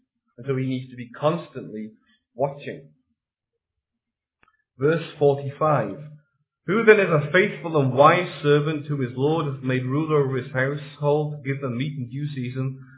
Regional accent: Wales, United Kingdom; the ecclesia I grew up in South Wales was quite different from that.

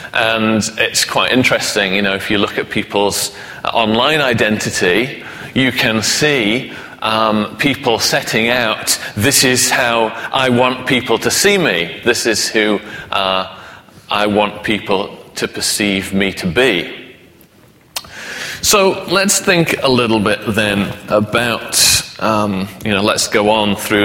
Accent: England, United Kingdom; now in Scotland; I'm British. And, you know, I live in Scotland

